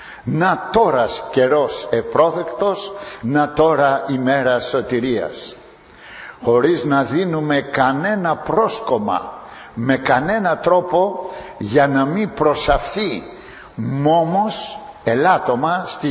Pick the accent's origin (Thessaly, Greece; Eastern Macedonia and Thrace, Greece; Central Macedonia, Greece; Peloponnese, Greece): Peloponnese, Greece; Corinth; επειδή είμαι έστω και από την Κόρινθο